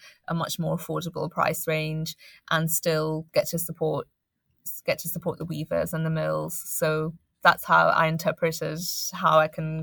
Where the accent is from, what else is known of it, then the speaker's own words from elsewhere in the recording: Scotland, United Kingdom; I'm Scottish